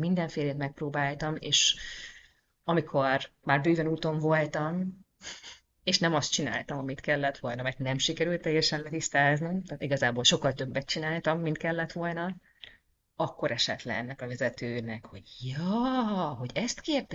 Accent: Hungary; first language Hungarian; now in Netherlands; Magyar vagyok Hollandiában, de én Magyarországon is elég sokat atipikusnak éreztem magam

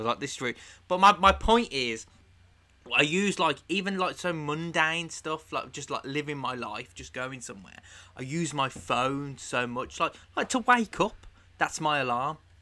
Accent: London, United Kingdom; I'm from London.

